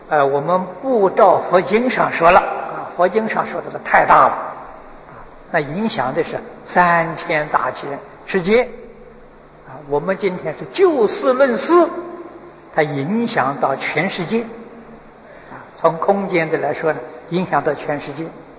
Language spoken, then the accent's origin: Chinese; China; 我们中国人的记载啊